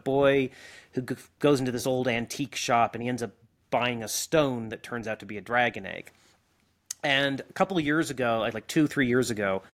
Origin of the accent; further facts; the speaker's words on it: Montana, United States; So I grew up in Montana. I am in Montana right now.